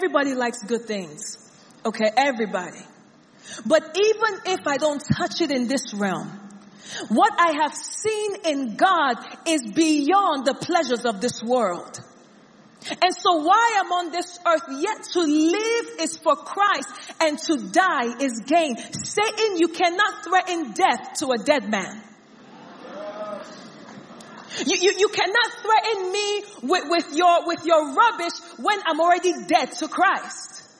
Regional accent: Nigeria; I grew up in Nigeria.

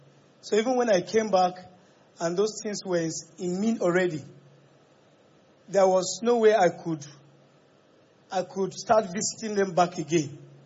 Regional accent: Benue, Nigeria; Okay, I'm from Benue State.

